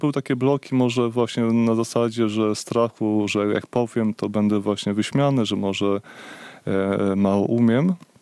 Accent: Łomża, Podlaskie Voivodeship, Poland; Ja jestem z Łomży, tak.

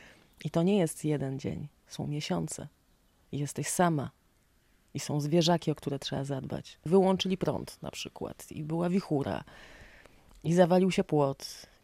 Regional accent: Gdańsk, Pomeranian Voivodeship, Poland; tutaj przyjechałam po raz pierwszy, jak miałam 12 lat. Ja po raz pierwszy tutaj byłam u siebie. W Gdańsku, w którym się urodziłam i wychowałam, nigdy nie byłam u siebie.

